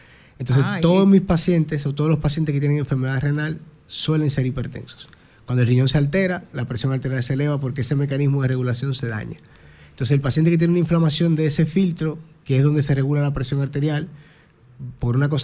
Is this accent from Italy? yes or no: no; Dominican Republic; Hay una variante que se llama APOL1, que la tenemos nosotros en República Dominicana, porque somos descendientes del África subsahariana